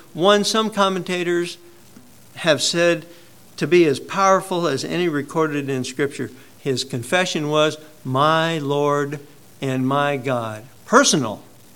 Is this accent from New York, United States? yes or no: no; Iowa, United States; Maybe because I was raised in Iowa and I was so close to those people that wanted to see everything with their own eyes.